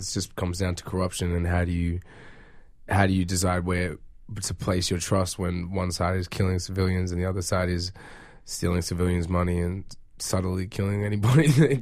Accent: Australia; born there; Genetics-wise, I'm from Nigeria. My pops is from Nigeria, and I was born in Australia, and now I'm bouncing around the world

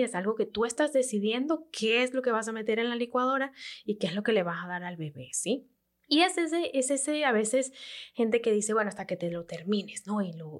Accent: Venezuela; como venezolanas que somos

